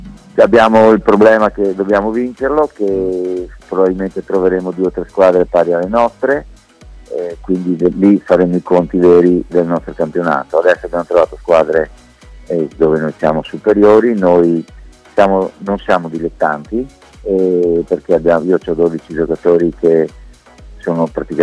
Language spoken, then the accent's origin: Italian; Veneto, Italy; io sono veneto, quindi non è che, però siamo sempre un po' più restia.